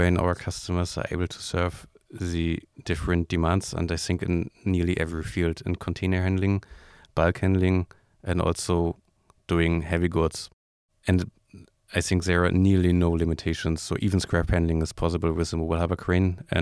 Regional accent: Rostock, Mecklenburg-Vorpommern, Germany; I was born in Rostock, so I'm glad to work here.

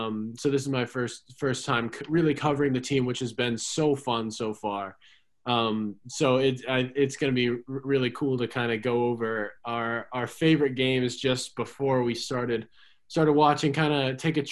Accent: Maryland, United States; I did grow up in the area. I'm from Montgomery County, born and raised.

